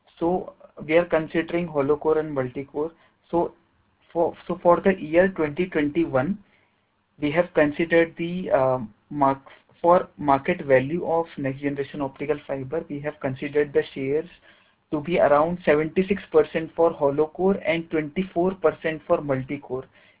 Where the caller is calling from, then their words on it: Pune, Maharashtra, India; calling from Pune, India.